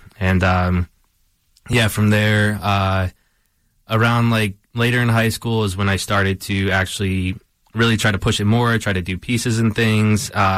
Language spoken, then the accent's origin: English; Chicago, Illinois, United States; I'm originally from Southwest Side Chicago. I grew up painting there and just like seeing like graffiti everywhere I was from, because the neighborhood I'm from is Pilsen, and it's just like this very historic Chicano community that's just covered in graffiti.